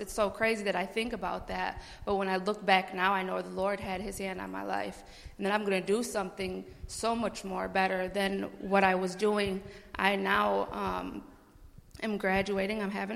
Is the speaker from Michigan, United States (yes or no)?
yes; Kalamazoo, Michigan, United States; I'm from Kalamazoo, and I'm graduating, thank God. I grew up in a pretty broken home.